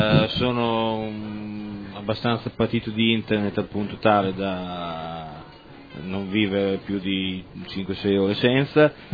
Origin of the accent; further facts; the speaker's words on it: Emilia-Romagna, Italy; Veniamo dalla provincia di Ravenna